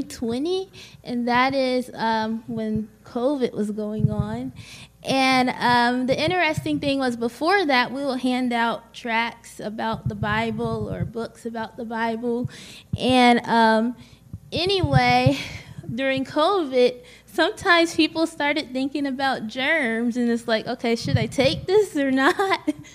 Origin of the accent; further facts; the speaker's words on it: Peachland, North Carolina, United States; from Peachland, North Carolina. And we have a farm.